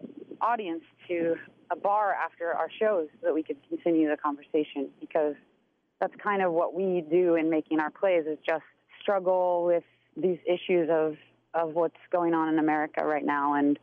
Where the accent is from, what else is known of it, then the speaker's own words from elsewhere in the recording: Nebraska, United States; I mean, I grew up in Nebraska, but I hadn't been to Mount Rushmore or the Badlands.